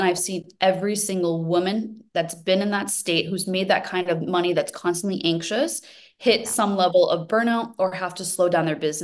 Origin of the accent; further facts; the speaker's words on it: United States; now in Sydney, Australia; Yes, it is bright and early here in Sydney, but as you can probably hear, I am American.